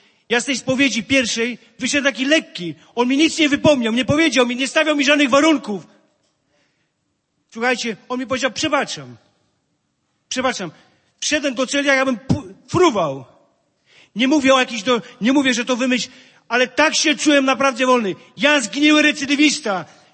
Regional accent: Zielona Góra, Lubusz Voivodeship, Poland; pochodzę z miasta Zielonej Góry.

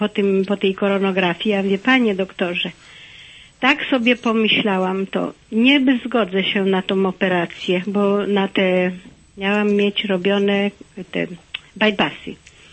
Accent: Wołomin, Masovian Voivodeship, Poland; bo ja jestem z Wołomina

